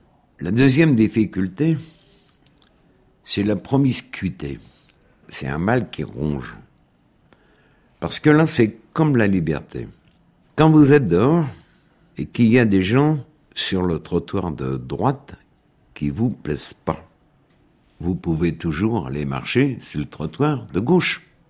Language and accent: French; Clichy, Île-de-France, France; born there; j'ai 76 ans. Je suis né à Clichy, Seine, 92, en 39 donc.